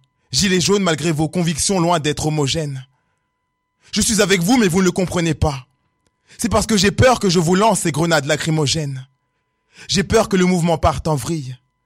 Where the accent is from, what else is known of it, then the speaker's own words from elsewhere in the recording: France; born there; Je suis né en France